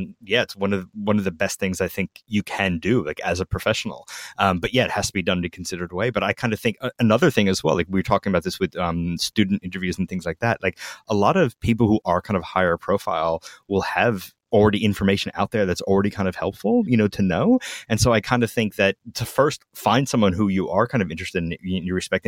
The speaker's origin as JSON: {"language": "English", "country": "Australia", "accent": "Australian", "said": "And you just got to taste my Australian accent."}